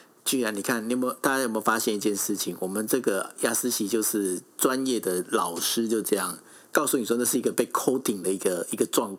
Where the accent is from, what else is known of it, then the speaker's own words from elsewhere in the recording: Taiwan; 当那个负责解说员听到说我是台湾来的，对不对？